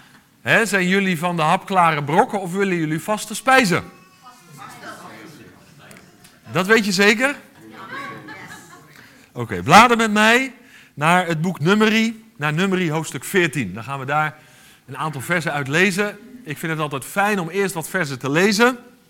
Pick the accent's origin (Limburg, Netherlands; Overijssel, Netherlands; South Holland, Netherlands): South Holland, Netherlands; 's-Gravenzande; Ik ben geboren en getogen in Schravenzande, dus ik ben een Westlander.